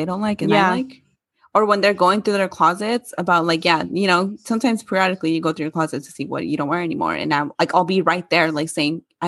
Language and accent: English; Oakland, California, United States; We're from Oakland.